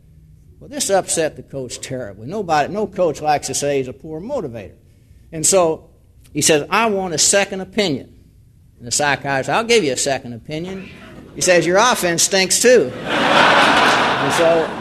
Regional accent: Mission, Texas, United States; I was raised down in Mission, Texas, which is a small town in the tip of Texas down by Brownsville in what we call the Rio Grande Valley.

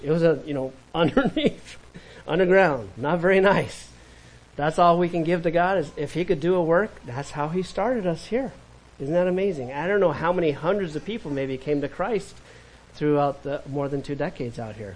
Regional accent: California, United States; I was from California. It doesn't snow near the beach in California, not Southern California.

